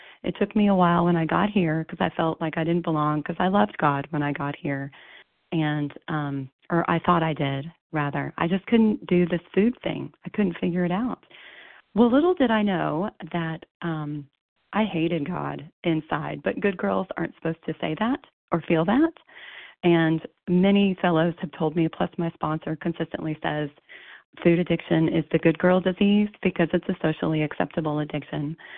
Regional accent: Texas, United States; I am from Texas

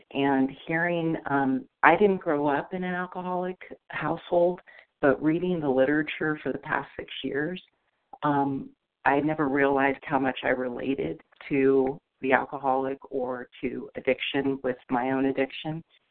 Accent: California, United States; from California.

